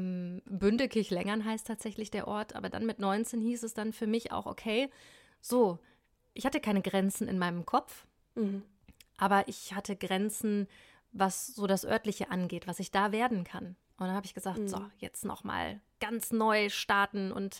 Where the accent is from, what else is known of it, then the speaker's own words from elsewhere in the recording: North Rhine-Westphalia, Germany; ich bin ja in eine andere Stadt gezogen dann. Das habe ich jetzt eben noch nicht gesagt, ich bin aufgewachsen in Ostwestfalen. In der Nähe von Bielefeld.